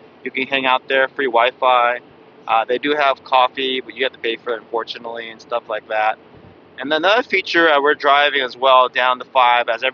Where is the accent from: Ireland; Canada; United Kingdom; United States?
United States; Fremont, California; I'm from Fremont, where the factory actually is.